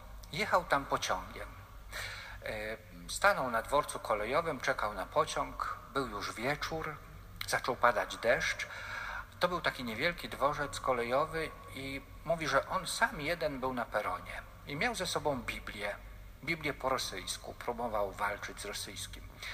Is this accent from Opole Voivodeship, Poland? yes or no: no; Wrocław, Lower Silesian Voivodeship, Poland; Otóż ja jestem z Wrocławia.